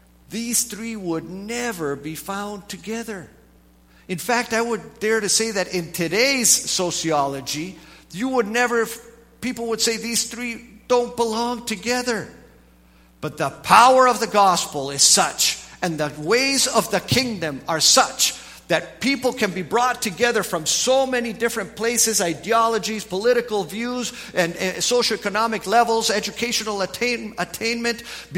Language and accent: English; Grand Rapids, Michigan, United States; born there; The fact that I was born in Grand Rapids, Michigan, makes me a U.S. citizen.